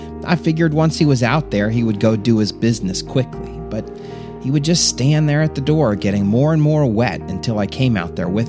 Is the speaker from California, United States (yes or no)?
no; Florida, United States; You'd think that since I grew up in Florida, I would love the beach and swimming pools and playing in the rain.